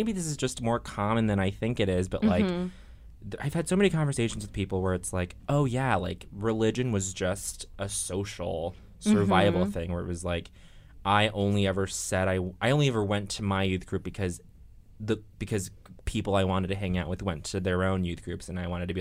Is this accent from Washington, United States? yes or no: no; Denver, Colorado, United States; So where I grew up I grew up in Denver, Colorado. It's Mormon adjacent place. A lot of Mormons at my high school.